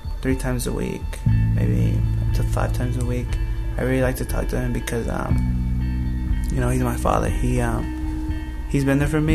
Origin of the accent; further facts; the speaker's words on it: Richmond, California, United States; I am from Richmond, California, and I am 18 years old.